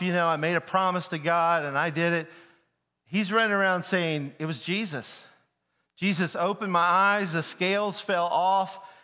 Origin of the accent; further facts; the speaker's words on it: Alabama, United States; Now, I grew up in Alabama.